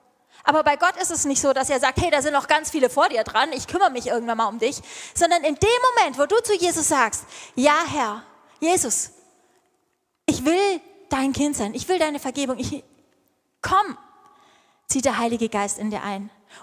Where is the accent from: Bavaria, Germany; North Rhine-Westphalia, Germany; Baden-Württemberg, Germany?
Baden-Württemberg, Germany; Hallo, ich bin Schwabe.